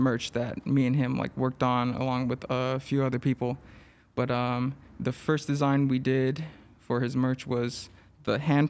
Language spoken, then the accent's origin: English; Los Angeles, California, United States; No. So I grew up in East LA.